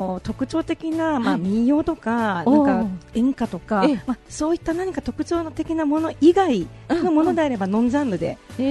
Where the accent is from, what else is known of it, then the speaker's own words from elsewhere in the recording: Niigata, Japan; moved away as an adult; now in Yamaguchi, Japan; 私は新潟市、出身で、